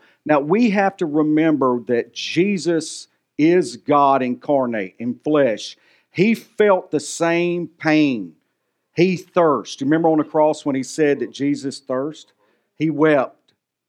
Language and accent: English; the South, United States; I'm from the South, you know, and I ain't a Bible scholar.